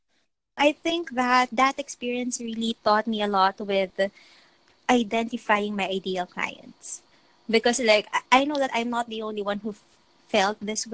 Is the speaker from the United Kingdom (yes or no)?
no; Philippines; she told me to not say where I came from, that I came from the Philippines, because she says that it's bad for business.